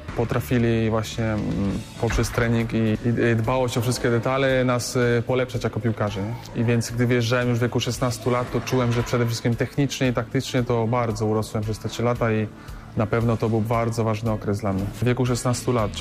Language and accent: Polish; Poznań, Greater Poland Voivodeship, Poland; ja byłem wychowany, urodziłem się w Poznaniu